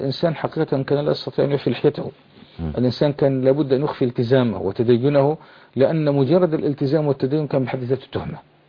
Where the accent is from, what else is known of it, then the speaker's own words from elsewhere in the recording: Lebanon; وهو ما يسمى عندنا في لبنان المناصفة